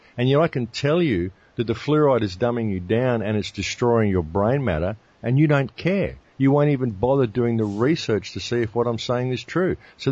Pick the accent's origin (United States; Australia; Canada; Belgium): Australia; They're paranoid. We're Australians. We're tough.